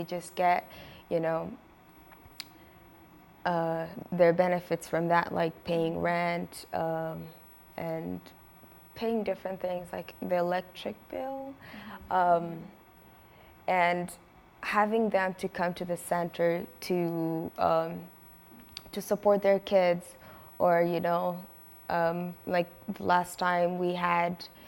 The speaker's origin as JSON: {"language": "English", "town": "San Diego", "region": "California", "country": "United States", "tie": "born or raised there", "said": "growing up in City Heights, and I went to Crawford High School."}